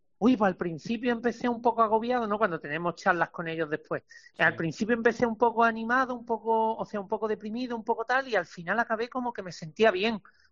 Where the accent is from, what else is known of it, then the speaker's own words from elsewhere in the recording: Málaga, Andalusia, Spain; now in Granada, Spain; Yo soy malagueño, yo soy de Miraflores de Los Ángeles, malagueño, pero llevo muchos años viviendo en Granada.